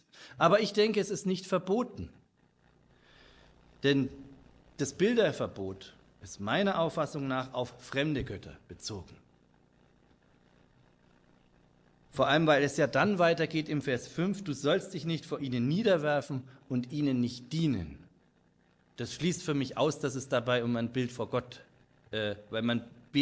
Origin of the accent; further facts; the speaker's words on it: Bavaria, Germany; In Franken, wo ich herkomme, gibt es einen schönen Ausdruck, der heißt Allmächt.